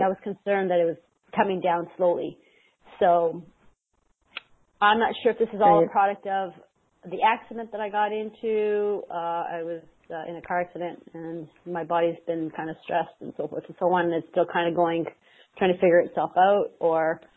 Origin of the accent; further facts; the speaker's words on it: Canada; I'm Canadian, so I'm going by Canadian, I guess, units